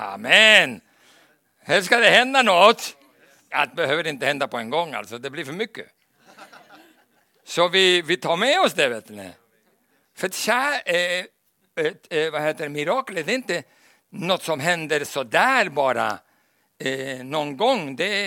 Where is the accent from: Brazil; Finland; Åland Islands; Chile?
Chile; moved away as an adult; Så jag föddes i Chile och växte upp där. Och kom till Stockholm för att studera till musikpedagog på musikhögskolan.